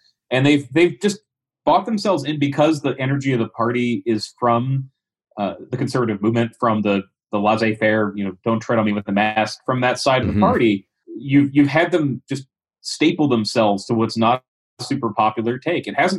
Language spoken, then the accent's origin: English; Delaware, United States; if you're talking about my home state, Delaware